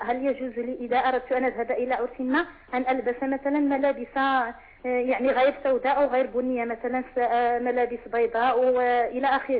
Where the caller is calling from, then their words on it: Morocco; نحن عندنا في المغرب، مهم في المنطقة التي أنا أسكن فيها،